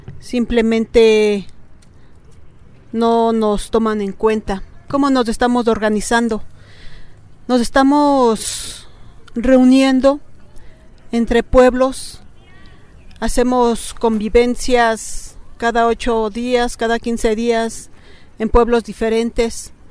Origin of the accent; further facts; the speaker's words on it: Los Reyes Culhuacán, Mexico City, Mexico; Soy del pueblo de Los Reyes, Culhuacán.